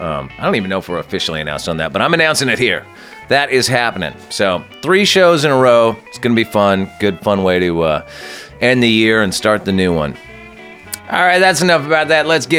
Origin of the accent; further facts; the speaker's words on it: Santa Barbara, California, United States; At the Soho up in beautiful Santa Barbara, my hometown.